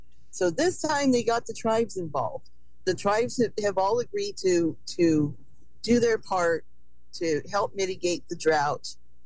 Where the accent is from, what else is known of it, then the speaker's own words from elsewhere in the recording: California, United States; because as you know, I am from California